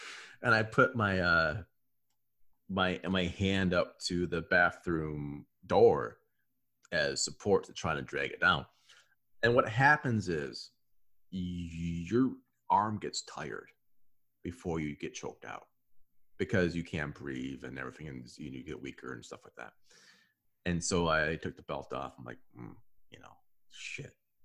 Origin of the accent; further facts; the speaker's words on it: United States; I'm from the States